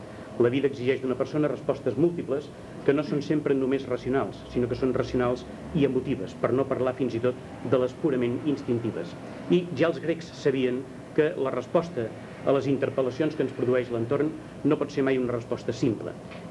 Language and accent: Catalan; Ripoll, Catalonia, Spain; que vivia a Ripoll, d'on jo sóc